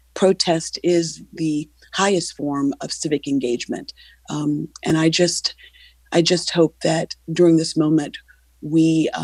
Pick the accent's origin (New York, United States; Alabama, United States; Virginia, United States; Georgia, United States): Alabama, United States; Selma; I proudly represent my home district, which includes Birmingham, Montgomery, and my hometown of Selma, Alabama.